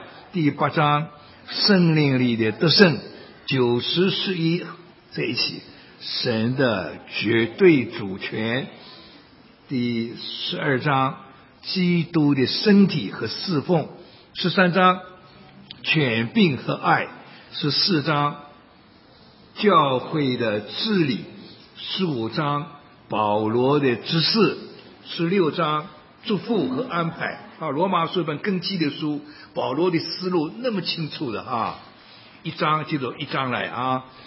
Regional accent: China; 我的家乡在宁波，我没有去过宁波，去年去了

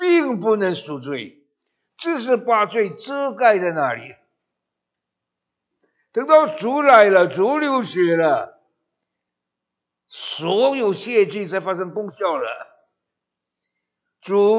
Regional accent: China; 我们中国人不太会回你圣灵中的喜乐啊

